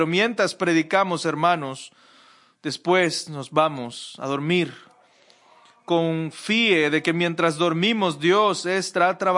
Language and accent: Spanish; Jacksonville, Florida, United States; Yo viajé aquí desde Jacksonville, de donde yo soy.